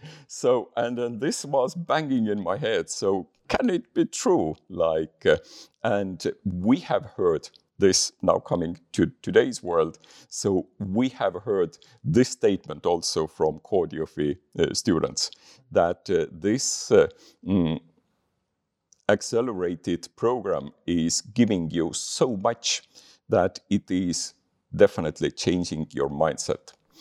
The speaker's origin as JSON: {"language": "English", "country": "Estonia", "said": "because I'm coming from Estonia and geopolitically we are placed here and these kind of neighbors."}